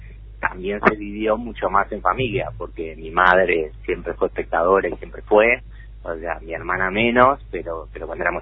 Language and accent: Spanish; Montevideo, Uruguay; en Capurro, y eso también siempre mantuvo el vínculo de toda la familia con un Capurro, que es como para nosotros nuestro segundo barrio, más allá que nos criamos en el Paso Molino.